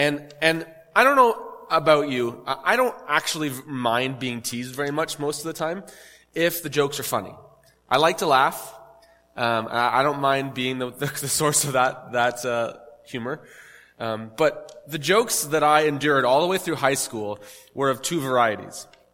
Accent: Canada; accent: Canadian; also born or lived in United States; I purposefully tried to change my accent back to being Canadian. I'd lived in the States long enough

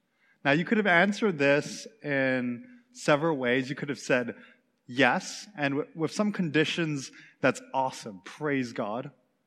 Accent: Canada; I'm a Canadian. I live in a democracy

